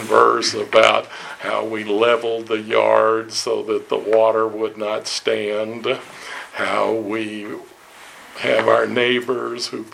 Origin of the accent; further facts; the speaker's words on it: Louisville, Kentucky, United States; also born or lived in New Orleans; Hey, I was living in New Orleans when Katrina hit. That's the fleur-de-lis. I'm from Louisville, Kentucky.